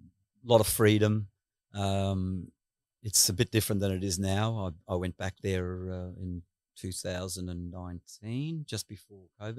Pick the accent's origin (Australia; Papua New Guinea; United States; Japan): Papua New Guinea; Lae, Morobe; I was born in Lae, 1960. My parents were German immigrants and they moved to PNG. I went to school in Lae until I was 12 years old